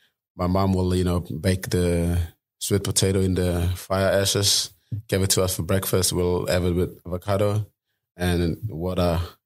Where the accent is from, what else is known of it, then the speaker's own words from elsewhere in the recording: Simbu, Papua New Guinea; I was born in Simbu. It's up in the highlands, mountains, you know, Papua New Guinea. I'm from like the village, so, you know, most of the houses are you know, bush material houses, you know, our roads are dirt road.